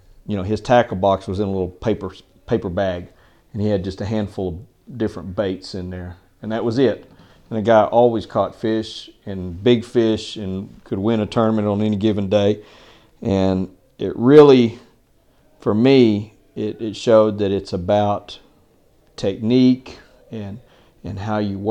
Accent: Hereford, Texas, United States; now in San Angelo, United States; originally I was from Hereford, Texas, but I've lived in San Angelo since about 1983.

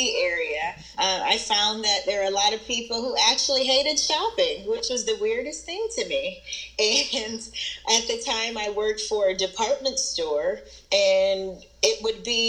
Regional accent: Monrovia, Montserrado, Liberia; now in United States; I'm from Monrovia, Liberia.

